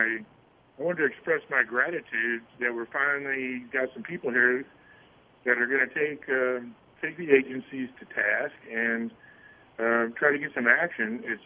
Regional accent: Fort Myers Beach, Florida, United States; I'm a water guy, and I grew up on Fort Myers Beach, and been in the water industry in South Florida for many years.

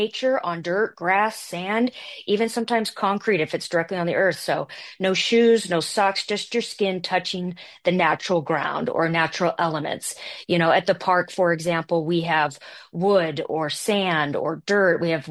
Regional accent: Seattle, Washington, United States; I grew up in Seattle, so the environment that I experienced the trail for the first time in Belgium was very similar to what I experienced in the Seattle area growing up.

